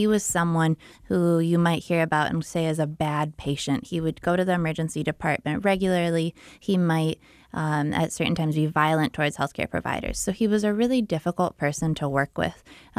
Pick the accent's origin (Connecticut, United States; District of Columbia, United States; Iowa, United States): Iowa, United States; I was living and working in Washington, D.C., and moved back to Iowa, my home state, in 2015.